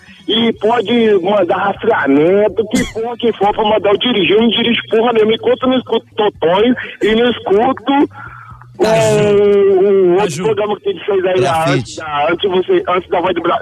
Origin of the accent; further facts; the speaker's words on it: Guarulhos, São Paulo, Brazil; Sou de Guarulhos, São Paulo.